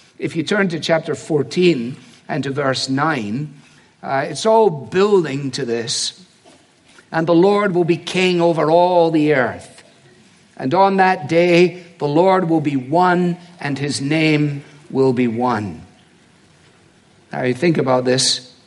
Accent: Scotland, United Kingdom; It's very appealing to me as a Scotsman.

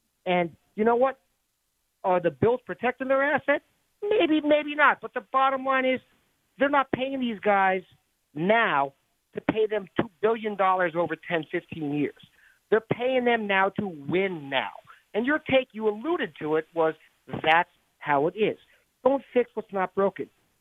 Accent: Oakland, California, United States; I'm up here on vacation. I'm from the Bay Area, from Oakland.

